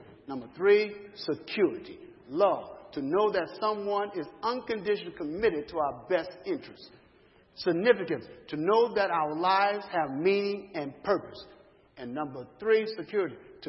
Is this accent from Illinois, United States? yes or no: yes; Chicago, Illinois, United States; I grew up in Chicago, there in the inner cities